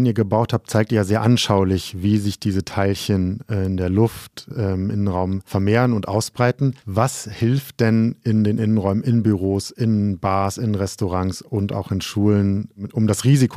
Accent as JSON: {"language": "German", "town": "Düsseldorf", "region": "North Rhine-Westphalia", "country": "Germany", "tie": "born there", "said": "Zumal ich als gebürtiger Düsseldorfer Helau rufen müsste"}